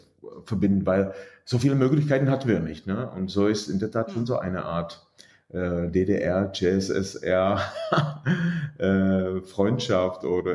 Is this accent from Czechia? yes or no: yes; Lomnice nad Popelkou, Liberec Region, Czechia; bei uns in Lomnitz, in Nadbuchbalko, so heißt der kleine Ort, wo ich herkomme